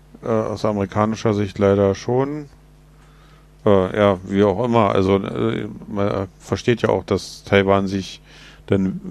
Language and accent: German; Germany; So wie du sagst, wir als Deutsche haben ja schon kaum einen Einfluss darauf, was Putin oder was die Chinesen machen.